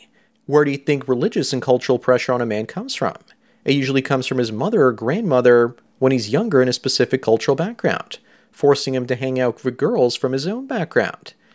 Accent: Canada; Then you as a Pakistani guy growing up in a predominantly Western community will usually be accepted, and people won't see you all that differently than the so-called heritage Canadians. That was my experience growing up.

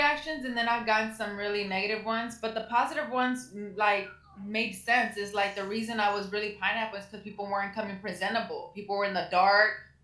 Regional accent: Watts, California, United States; I'm from Watts, California. I'm 27 years old.

